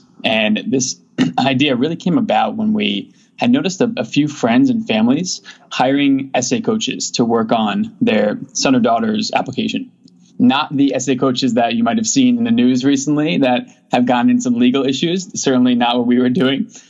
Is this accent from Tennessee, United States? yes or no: no; New York, United States; So I grew up in Westchester, New York, about an hour north of Manhattan.